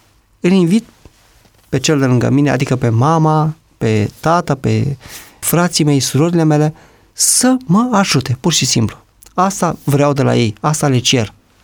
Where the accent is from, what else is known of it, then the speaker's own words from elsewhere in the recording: Romania; să plecăm de la premisa că suntem români.